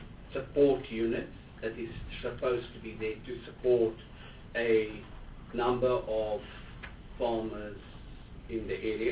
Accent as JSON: {"language": "English", "region": "Limpopo", "country": "South Africa", "said": "And I'm from Limpopo"}